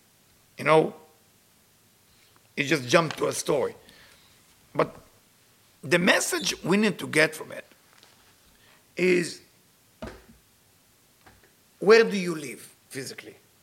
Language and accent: English; Israel; there is a place where I grew up in Israel